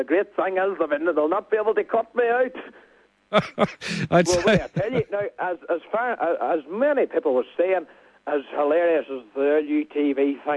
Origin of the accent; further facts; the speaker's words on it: Ireland; So I think, as an Irish agent myself, I would have the full package.